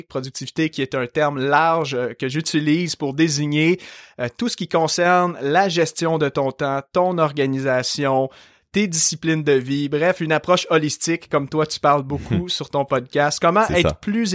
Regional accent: Saint-Hyacinthe, Quebec, Canada; now in Montreal, Canada; Je suis québécois. Aujourd'hui, j'habite dans la région de Montréal, mais à la base, moi, je suis né en campagne et d'une région où est-ce que, justement, les gens au Québec ont un très fort accent. La ville de Saint-Hyacinthe

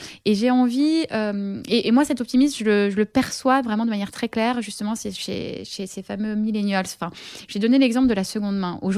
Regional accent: Paris, Île-de-France, France; Même si je suis parisienne, moi j'aime beaucoup la montagne

